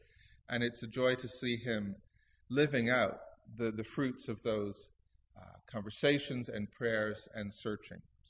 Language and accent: English; Cardiff, Wales, United Kingdom; So I was raised as a little boy in Cardiff, Wales, until I was about